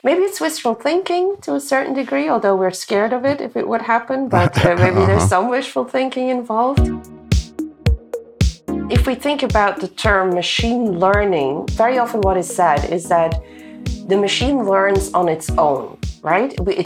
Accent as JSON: {"language": "English", "country": "Belgium", "also_born_or_lived": "abroad", "said": "So my husband and I, we lived abroad for 14 years. And then we moved back to Belgium. I'm originally from Belgium and he's not."}